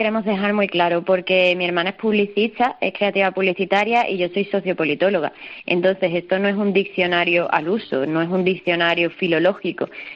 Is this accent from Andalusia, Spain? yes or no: yes; Andalusia, Spain; además somos andaluzas y sabemos que esa no es la realidad de Andalucía